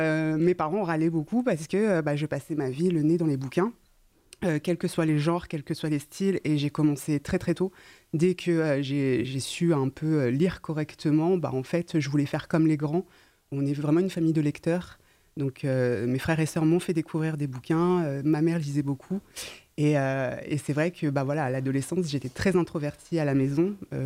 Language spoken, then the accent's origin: French; Réunion; also born or lived in Normandy / south of France; Je suis née en Normandie, j'ai vécu dans le sud de la France et quand j'ai eu 10 ans, on a déménagé à La Réunion, qui est l'île d'origine de mes parents. Et j'ai grandi là-bas jusqu'à mes 22 ans.